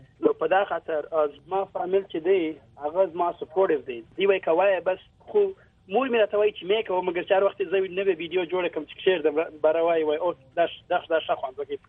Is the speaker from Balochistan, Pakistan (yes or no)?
yes; Quetta, Balochistan, Pakistan; also born or lived in Kandahar; now in United States; زه په کوټه کې پیدا شوم، زما مور او پلار چې دی وایي په کندهار کې پیدا شوی دی، کندهار کې د کابل دروازې دی. عمر ډېر ژوند په پاکستان کې تیر کړی دی، 14 کاله په پاکستان کې تیر کړی،